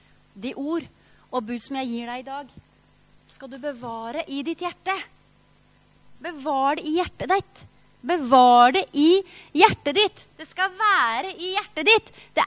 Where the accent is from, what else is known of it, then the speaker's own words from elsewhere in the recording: Kløfta, Akershus, Norway; also born or lived in Uppsala, Sweden; For jeg vokste opp da på Kløfta og bodde i forskjellige steder, og så bodde jeg 2 år i Sverige, i Uppsala.